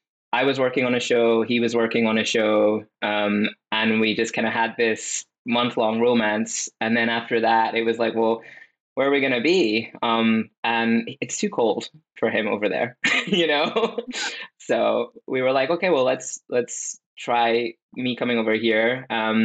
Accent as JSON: {"language": "English", "region": "Scotland", "country": "United Kingdom", "lives_now": "United States", "said": "something that's funny for me as a Scot in America"}